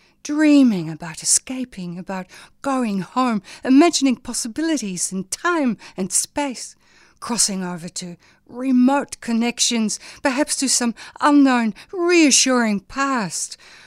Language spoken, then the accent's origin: English; Netherlands; now in Australia; I'm a migrant, but I'm comfortable, you know, like I've lived here since 1963. I'm Australian, you know, I'm Dutch Australian.